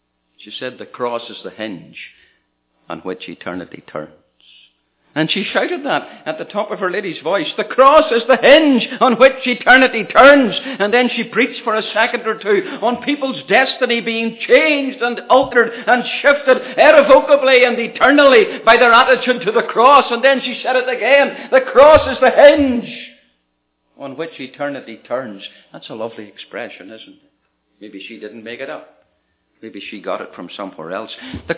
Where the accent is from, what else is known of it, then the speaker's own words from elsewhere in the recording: Ireland; because I'm Irish.